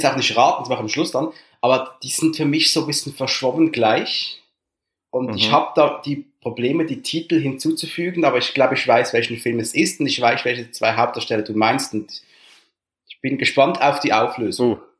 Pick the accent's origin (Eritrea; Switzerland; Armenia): Switzerland; Ja, ich bin Schweizer.